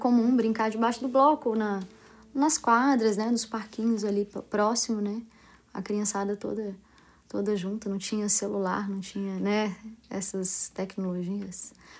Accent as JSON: {"language": "Portuguese", "town": "Brasília", "region": "Federal District", "country": "Brazil", "tie": "born or raised there", "said": "Tá aqui de Brasília. Sou de Brasília. Nasci em 80. Aqui no plano piloto, né? Sou de Brasília mesmo."}